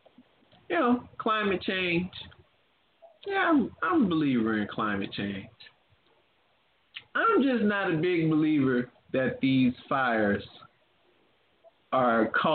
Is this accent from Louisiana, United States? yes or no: yes; New Orleans, Louisiana, United States; But just on the regular, growing up in New Orleans and it being hot, just didn't have fires.